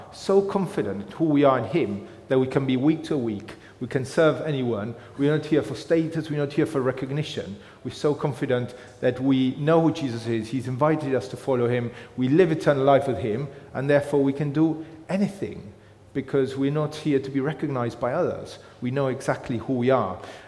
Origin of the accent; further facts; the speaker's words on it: Argentina; moved away; So some of you will know that I'm originally from Argentina, and when you come from a different country into a different culture, so we moved 10 years ago